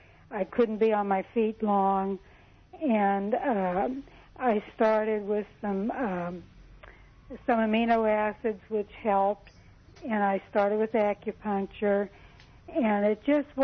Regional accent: Huntington Beach, California, United States; I'm from Huntington Beach, California.

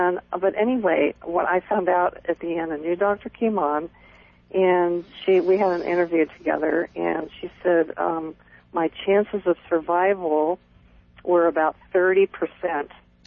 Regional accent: California, United States; Okay, I'm from California, and mm-hmm. I've lived here my whole life

